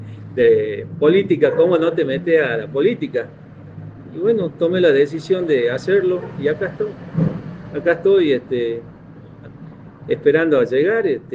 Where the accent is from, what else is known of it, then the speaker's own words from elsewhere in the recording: Perico, Jujuy, Argentina; Si bien me presento, soy de acá de Perico.